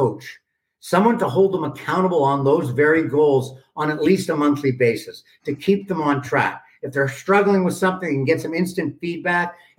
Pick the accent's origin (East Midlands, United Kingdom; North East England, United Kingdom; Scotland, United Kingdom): Scotland, United Kingdom; I'm from Scotland, Lottie.